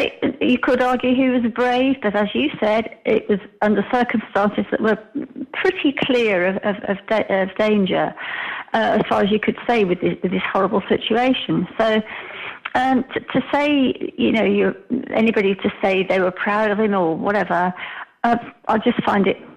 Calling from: Alicante, Valencian Community, Spain; Hello, Giles. … from Alicante.

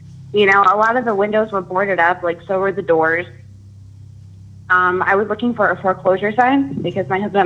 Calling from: New York, United States; I'm calling from New York.

